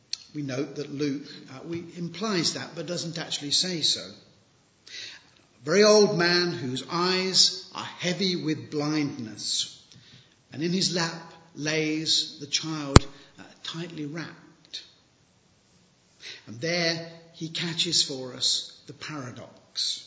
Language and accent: English; Rushton, East Midlands, United Kingdom; I grew up in Rushton.